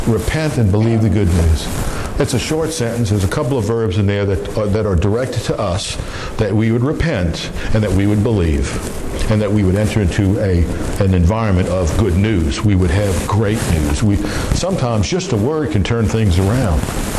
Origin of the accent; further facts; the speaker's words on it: New Orleans, Louisiana, United States; moved away; I grew up in New Orleans. I've been gone from New Orleans a long, long, long time. But growing up in New Orleans, we'd hop in the car